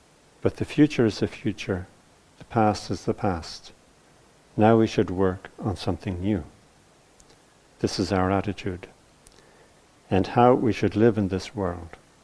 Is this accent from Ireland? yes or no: yes; Ireland; I grew up in Catholic Ireland, and I have to say I grew up as a believer, and you know, I was in a family who believed, so I believed, right?